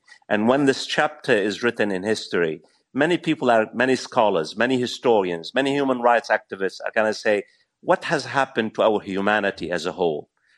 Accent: United States; And I'm speaking here as an American.

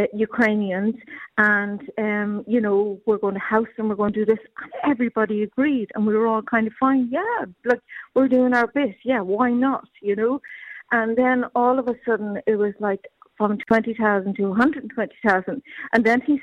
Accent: Dublin, Leinster, Ireland; now in Cork, Ireland; I'm from Dublin originally, and I came down and I built my house in Cork

